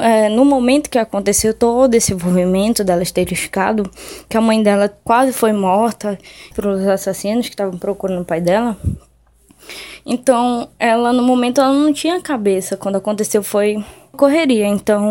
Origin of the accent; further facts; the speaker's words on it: Belém, Pará, Brazil; tenho 27 anos, sou de Belém do Pará.